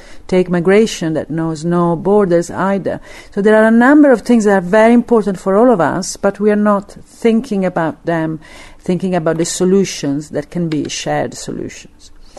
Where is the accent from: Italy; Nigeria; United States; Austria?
Italy; now in United Kingdom; I'm from Italy but living in Britain.